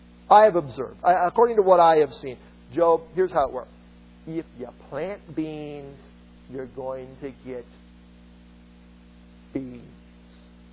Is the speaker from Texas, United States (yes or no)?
no; Iowa, United States; I'm from Iowa, believe me.